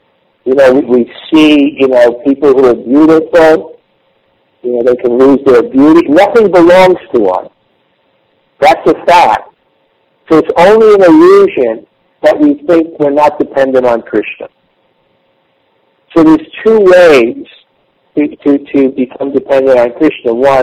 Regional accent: New York, United States; when I was young, growing up in New York in high school, there was one beautiful girl that everyone was attached to.

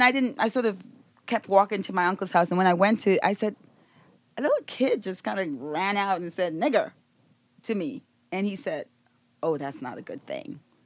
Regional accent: Grenada; now in United States; When I was growing up in Grenada, I never heard the words

